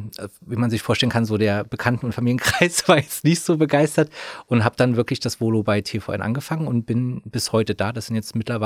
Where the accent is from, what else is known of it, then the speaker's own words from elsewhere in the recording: Thuringia, Germany; Ich komme aus Thüringen, aus einer nicht sehr, sage ich jetzt mal, einer Stadt, die mit Fernsehen und Fernsehsendern oder Produktionsfirmen gut bestückt war.